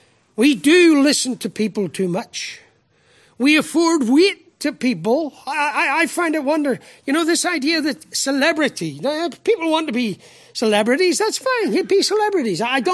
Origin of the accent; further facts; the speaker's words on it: Ireland; Hey, I'm Irish.